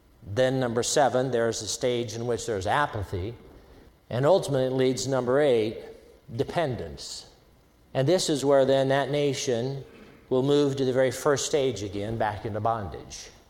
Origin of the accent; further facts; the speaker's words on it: California, United States; As I was reminded in my home state of California